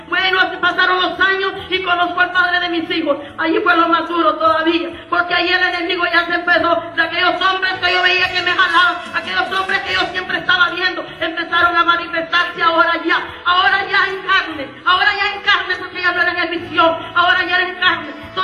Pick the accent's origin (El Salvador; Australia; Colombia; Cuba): El Salvador; born or raised there; moved away as an adult